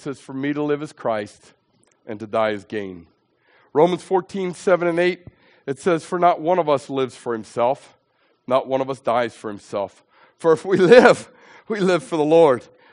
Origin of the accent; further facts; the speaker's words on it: Quarryville, Pennsylvania, United States; I grew up in Quarryville. Well, actually, south of Quarryville, Mechanics Grove.